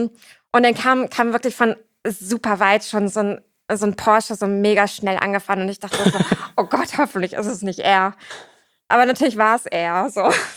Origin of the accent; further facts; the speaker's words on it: Germany; Wo gefühlt so als Deutscher das Geld dann schon weg ist.